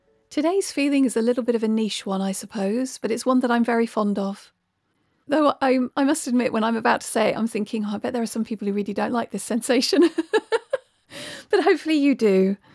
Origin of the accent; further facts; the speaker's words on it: South West England, United Kingdom; I grew up in Cornwall. I was born in Cornwall.